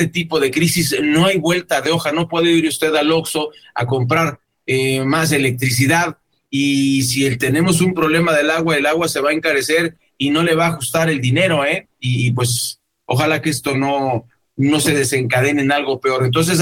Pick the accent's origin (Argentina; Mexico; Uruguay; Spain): Mexico; Somos mexicanos, señor presidente, no somos de Dinamarca